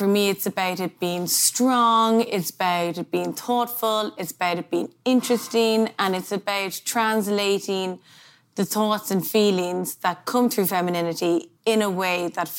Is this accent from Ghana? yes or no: no; Dublin, Leinster, Ireland; I was born in Dublin